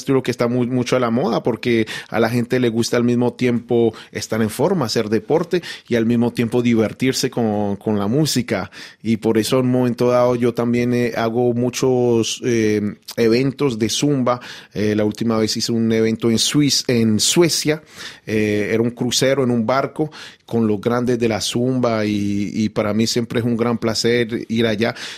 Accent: Istmina, Chocó, Colombia; en mi caso en el Chocó, en Ismina, el lugar donde yo nací. Cuando yo iba a la escuela nos enseñaban a bailar ritmos que no se conocen aquí

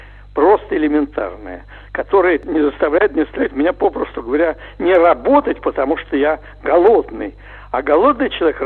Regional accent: Moscow Oblast, Russia; moved away as an adult; also born or lived in Saint Petersburg; я родился в Москве, жил в Санкт-Петербург, я уехал тоже по нужде, меня не брали в институты в Москве.

